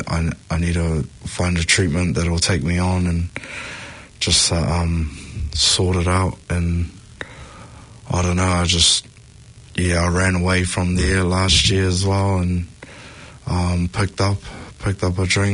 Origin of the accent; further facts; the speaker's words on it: Auckland, New Zealand; I grew up in Grey Lynn, Central Auckland